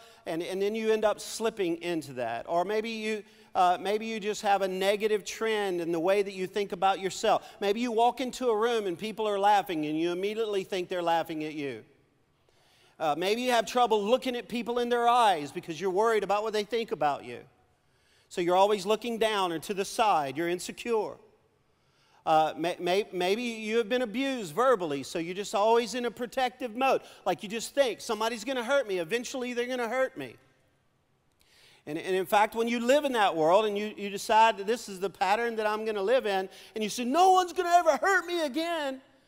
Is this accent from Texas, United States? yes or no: no; Louisiana, United States; We're loud. We're Cajun people. So everything we do is loud.